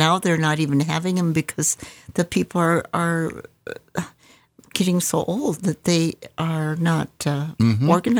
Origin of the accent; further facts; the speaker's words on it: Pekin, North Dakota, United States; A small town called Pekin, and it is southeast of Devil's Lake, about 56 miles.